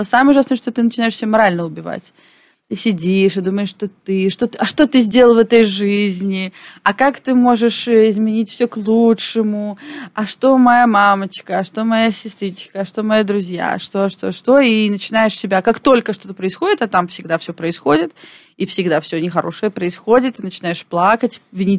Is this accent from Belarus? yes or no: yes; Belarus; now in Warsaw, Poland; Ну, так а мы же белорусы